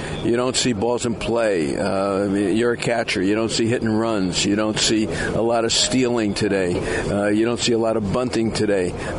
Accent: Miami, Florida, United States; I grew up in Miami. I remember teams would come in to play the Dolphins, and the Raiders would come, and there would be trouble.

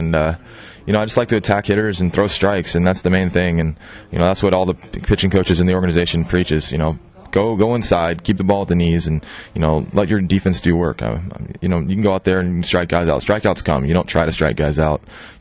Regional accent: Cloverdale, California, United States; But, yeah, always been a pitcher. Grew up in Cloverdale

